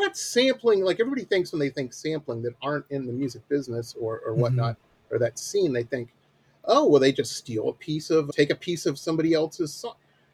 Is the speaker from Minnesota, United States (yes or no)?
no; Detroit, Michigan, United States; I'm an old man, and I grew up in Metro Detroit, and this was in the '80s.